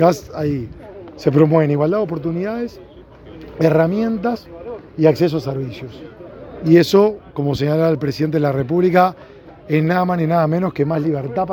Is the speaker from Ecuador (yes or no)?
no; Uruguay; como uruguayos